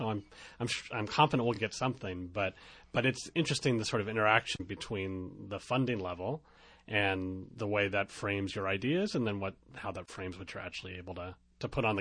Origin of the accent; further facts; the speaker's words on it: California, United States; now in New York, United States; not having grown up here, I grew up in California and moved here 12 years ago